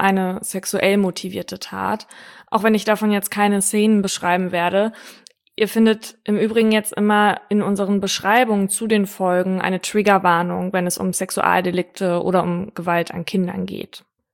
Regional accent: Uetersen, Schleswig-Holstein, Germany; Die junge Frau stammt aus Tornisch, das ist genau genommen die Nachbarstadt von meiner Heimatstadt Uetersen.

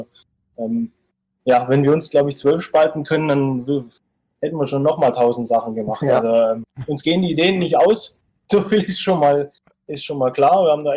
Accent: Baden-Württemberg, Germany; Aber als Schwabe ist man immer bescheiden.

